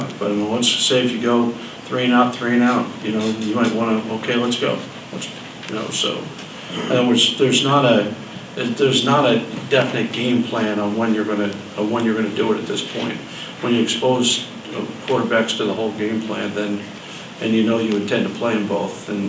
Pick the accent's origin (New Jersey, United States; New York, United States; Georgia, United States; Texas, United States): New Jersey, United States; I mean, I grew up in New Jersey.